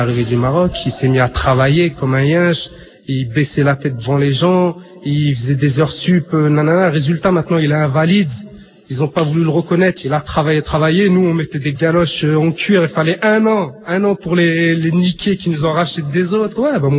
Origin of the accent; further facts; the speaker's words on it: France; Moi, je suis français.